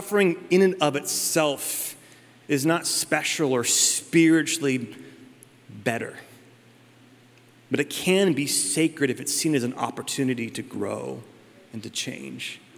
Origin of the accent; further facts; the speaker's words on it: California, United States; when I was a kid, I grew up in Northern California. We used to go up to Bodega Bay, and we'd go deep sea fishing